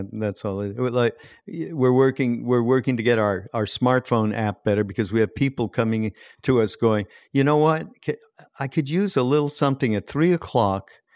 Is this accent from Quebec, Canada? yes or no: yes; Montreal, Quebec, Canada; I grew up in Montreal, and I grew up with French Canadians